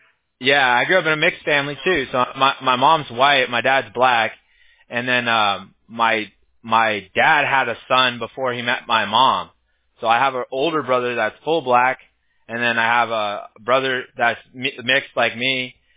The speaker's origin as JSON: {"language": "English", "region": "California", "country": "United States", "tie": "born or raised there", "said": "California is crazy. It's like, it's a big melting pot. Like, I grew up around all different"}